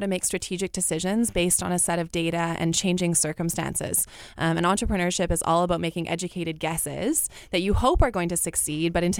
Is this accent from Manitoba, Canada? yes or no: yes; Winnipeg, Manitoba, Canada; also born or lived in Vancouver / Toronto; So I was born and raised in Winnipeg, a proud Fort Richmond background. Did high school here and then went out to the West Coast, spent some time in Vancouver, did a business degree at UBC.